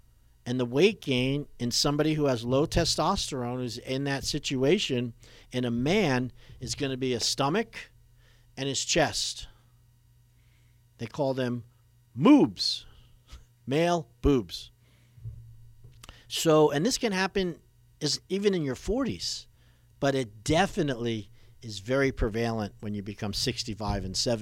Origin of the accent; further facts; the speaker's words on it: New York, United States; I'm from New York, great state of New York, and in Long Island, I worked as a chiropractor.